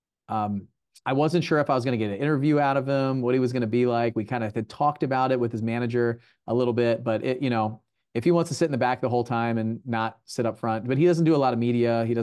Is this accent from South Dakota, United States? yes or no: no; Baltimore, Maryland, United States; Yeah, so I grew up in Baltimore. Like, my middle school and high school years were in outside of Baltimore in a suburb.